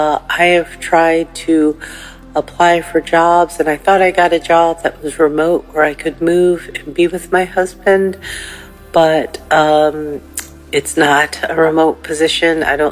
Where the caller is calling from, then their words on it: Tennessee, United States; and I'm calling from Tennessee